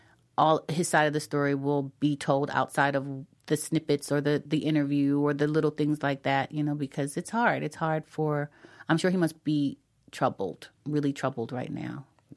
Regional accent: Philadelphia, Pennsylvania, United States; I'm from West Philadelphia. Went to West Catholic high school for girls, and then I graduated from Overbrook High School.

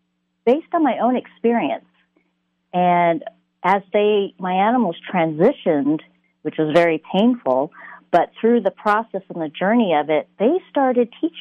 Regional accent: Seattle, Washington, United States; also born or lived in California; I lived in California, Southern Cal, for about 25 years, and I recently moved back to the Seattle area probably about 3.5 years ago. So back home.

